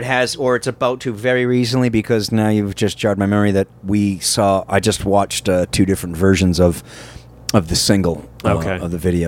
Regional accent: Massachusetts, United States; But yeah, I'm a masshole, and there's a bus full of massholes up front right now.

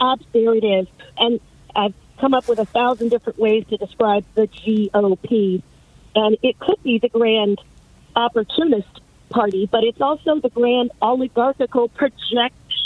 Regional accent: Kentucky, United States; born there; I know that because I was born in Boyd County, and that's gone away.

